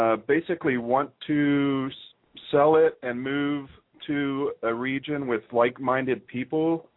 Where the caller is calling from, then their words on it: Pennsylvania, United States; I'm calling from Pennsylvania.